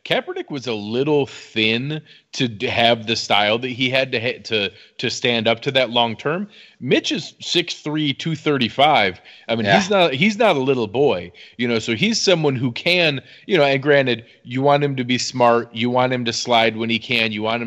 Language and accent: English; New York, United States; growing up in Western New York, there's not a huge college, you know, set up there. So I've learned a little bit living down south now.